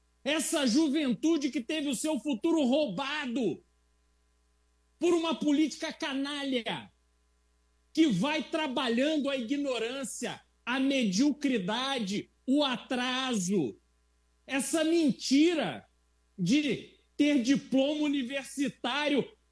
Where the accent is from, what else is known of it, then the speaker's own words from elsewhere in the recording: Brazil; E nós, como brasileiros conscientes que somos